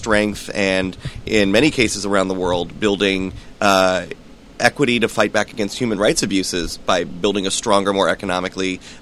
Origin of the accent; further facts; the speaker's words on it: Fort Lauderdale, Florida, United States; now in Orlando, United States; I grew up in South Florida in the Fort Lauderdale area, and then was a proud University of Florida graduate, go Gators, and when I was graduating school, my family moved to the Orlando area, so that's home.